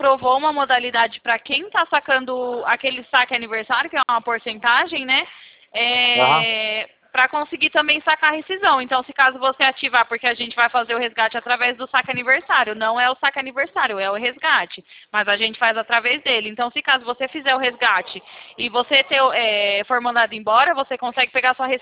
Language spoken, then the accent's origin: Portuguese; São Paulo, Brazil; E eu sou aqui de São Paulo